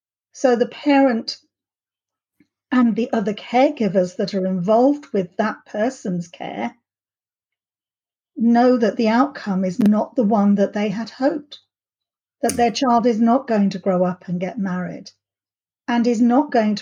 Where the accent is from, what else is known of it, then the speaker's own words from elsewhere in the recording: Reading, South East England, United Kingdom; But for me, a great deal of them were in London, whereas I grew up in Reading.